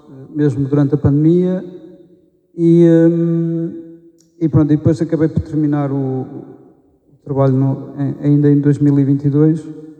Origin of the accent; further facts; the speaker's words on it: Póvoa de Varzim, Porto, Portugal; No início, eu sou da Póvoa de Varzim, a minha ideia era desenvolver este projeto ali na zona da Póvoa, Matosinhos.